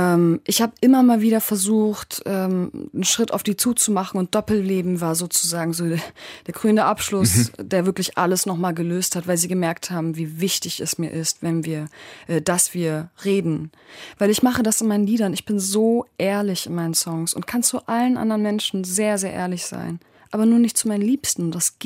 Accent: Germany; wenn sie fragen, hey, von wo kommst du? Und dann sage ich halt natürlich Deutschland. Klar. Und merke auch, dass ich nie auf die Idee kommen würde, Türkei zu sagen. Das sind halt wirklich das Land, wo meine Verwandten herkommen.

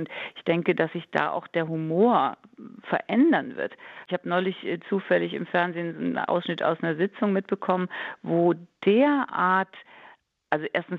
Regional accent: Cologne, North Rhine-Westphalia, Germany; früher als Kind habe ich als Kölnerin Karneval ganz, ganz toll gefunden

